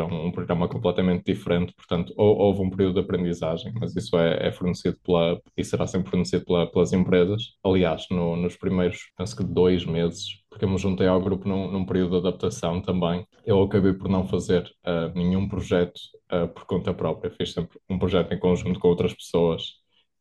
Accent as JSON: {"language": "Portuguese", "country": "Portugal", "moved": "yes", "said": "Nós comemos muito bem em Portugal e depois saímos de Portugal e tudo o resto é, enfim. E a mesma coisa com o clima, porque nós temos um clima excelente em Portugal, mesmo durante o inverno."}